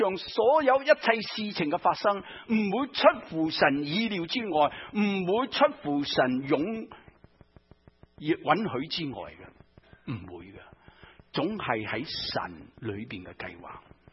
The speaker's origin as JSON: {"language": "Chinese", "region": "Guangdong", "country": "China", "said": "即是我们广东人讲得俗一点"}